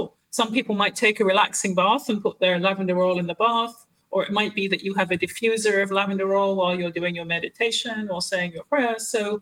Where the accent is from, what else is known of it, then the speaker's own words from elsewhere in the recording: England, United Kingdom; You know, I personally like, and being English, I like to have cups of tea in the afternoon